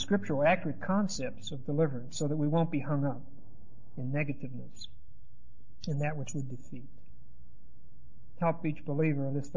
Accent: United States; born there; Of course I'm a Christian. I'm white and I was born in the United States.

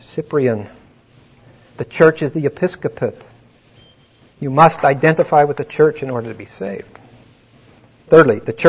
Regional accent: Pittsburgh, Pennsylvania, United States; I was raised in Pittsburgh in an ethnic community that was very strongly Catholic.

